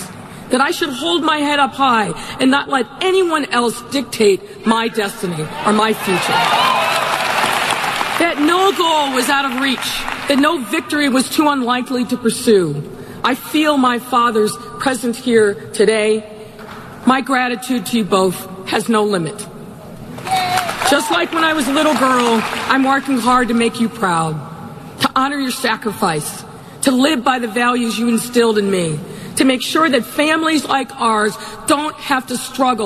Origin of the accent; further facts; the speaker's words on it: Massillon, Ohio, United States; a one-time school board member from my hometown of Massillon.